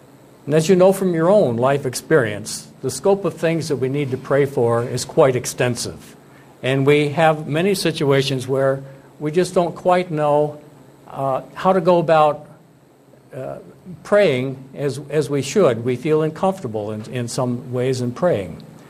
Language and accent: English; Pennsylvania, United States; Now, I grew up in Bradford County, Pennsylvania. That's over east, a little bit over east from the central part. It's not the city of Bradford, it's farther to the east.